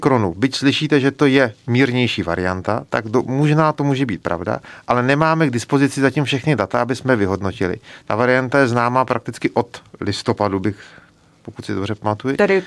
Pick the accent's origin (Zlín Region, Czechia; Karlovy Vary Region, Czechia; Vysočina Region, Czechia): Karlovy Vary Region, Czechia; já sám jsem z Karlovarska